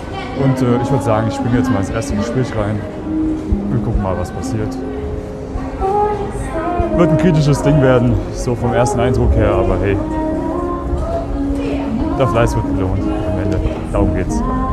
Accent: Germany; now in Austria; Deutschland, Piefke.

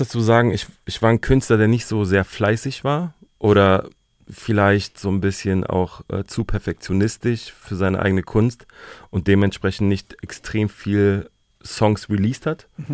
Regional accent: Berlin, Germany; Ich bin in Berlin aufgewachsen, dementsprechend hatte ich so gerade Berliner Vorbilder gehabt

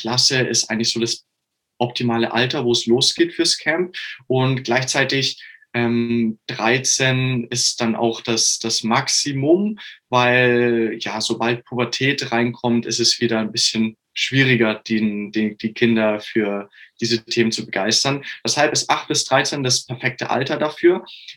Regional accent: Augsburg, Bavaria, Germany; ich komme aus Augsburg.

